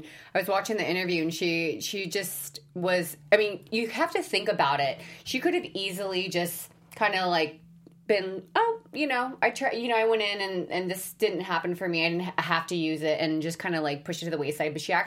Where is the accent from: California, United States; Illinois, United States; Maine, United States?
California, United States; I'm from the Bay Area.